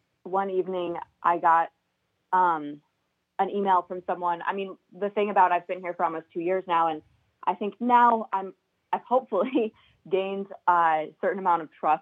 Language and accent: English; Chicago, Illinois, United States; now in Fond du Lac, United States; No, yeah, I'm not from Fond du Lac. I'm actually from Chicago area. Decided to live in Fond du Lac when I was, you know, applying for this job.